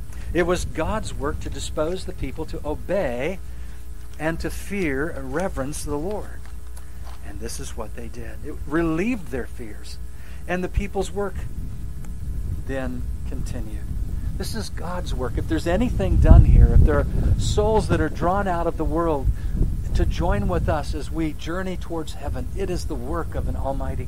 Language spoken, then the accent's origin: English; Emporia, Kansas, United States; when I was a young lad and growing up in Emporia, just about going into high school, freshman